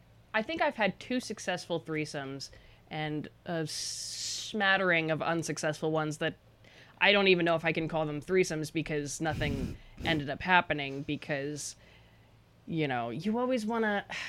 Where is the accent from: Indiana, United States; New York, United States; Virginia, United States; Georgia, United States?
Virginia, United States; Woodbridge; Woodbridge, Virginia, which is like a 20-minute ride from DC.